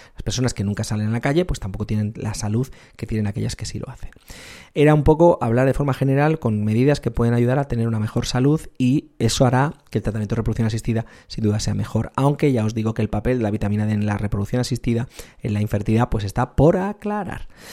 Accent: Spain; eso es otro de los problemas de España, que somos, la productividad española es un poco regular

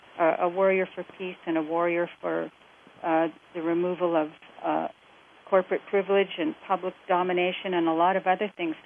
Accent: Canada; I'm originally from Canada, and Canada has a healthcare system that works.

